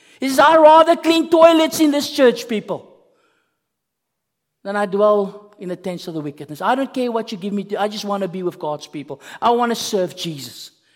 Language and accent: English; South Africa; I remember when I was in America, when I studied there, and I always had the sense that as a South African, you're a little bit of an outcast.